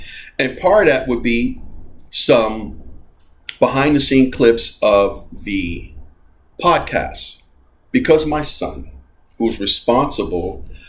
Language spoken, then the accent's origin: English; New York, United States; accent: New York; I just realized I was editing a video for the adventure show on Friday, and I realized my New York accent popped out because it was a video clip of the podcast